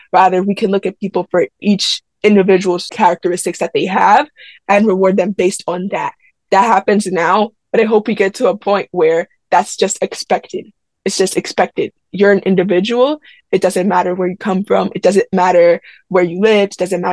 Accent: United States; like I am American and those are my values too.

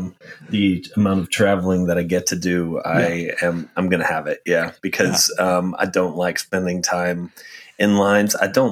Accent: Texas, United States; I almost always have a truck, which is fine because I'm from Texas. I drove a truck.

